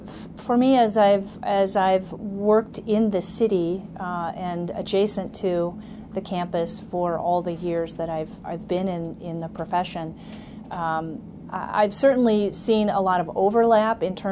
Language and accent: English; Illinois, United States; I took a couple of years just to work and live back in my home state in Illinois until I figured out what was next.